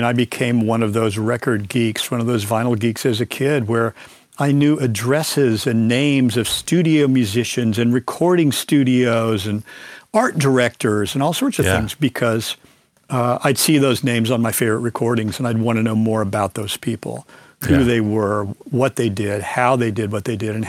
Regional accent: Kansas City, United States; also born or lived in Lawrence; I grew up in Kansas City, but then moved to Lawrence.

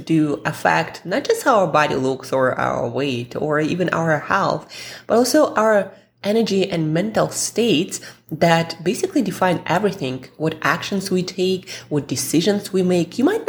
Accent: Russia; moved away; also born or lived in Italy / Switzerland; So I've been around, and of course, you know, I'm from Russia, so I lived there too.

